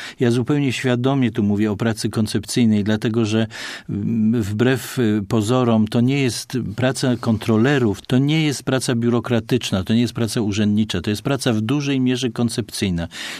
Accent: Poznań, Greater Poland Voivodeship, Poland; ja jestem urodzonym poznaniakiem, tu jest mój dom, tu się dobrze czuję, tu jest moja rodzina

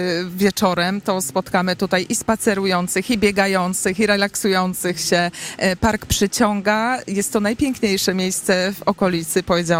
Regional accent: Gołuchów, Greater Poland Voivodeship, Poland; Mieszkam tu od urodzenia, więc to były częste przypadki, kiedy zwiedzałam park.

